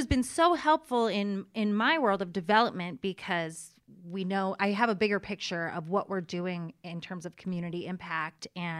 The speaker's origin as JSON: {"language": "English", "region": "Massachusetts", "country": "United States", "tie": "born or raised there", "said": "I am born and raised in the Berkshires, so I've been here my whole life"}